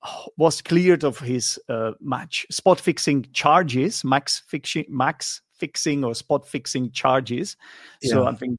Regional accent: Czechia; English is a second language; I'm from the Czech Republic.

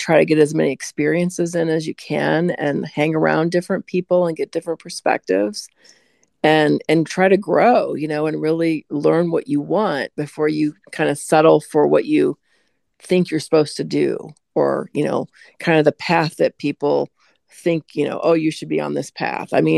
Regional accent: Midwest, United States; since I grew up in the Midwest with so much rain and so much, you know, so much green and trees and everything

